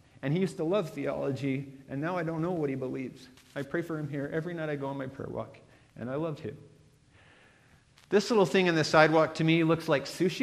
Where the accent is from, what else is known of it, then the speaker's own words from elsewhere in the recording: California, United States; And I come from California, and I love plants with thick, waxy leaves.